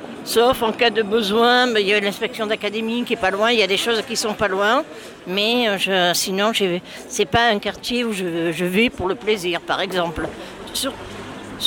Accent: Bordeaux, Nouvelle-Aquitaine, France; Oh, quand même pas, je suis née à Bordeaux. J'ai même failli habiter à proximité dans mon enfance. Sauf que ma mère n'avait pas voulu quitter son quartier. Et son quartier, c'était à l'autre bout de Bordeaux. C'était juste à côté de Bègles

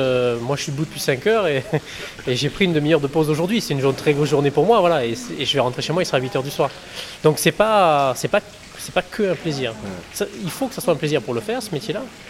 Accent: Provence-Alpes-Côte d'Azur, France; c'est mon quartier, c'est, je viens d'ici, moi. Je suis né au Chetavie, j'ai habité à la Belle de Mai, je suis à l'école au boulevard d'Ada, en primaire ici, donc c'est un peu mon quartier.

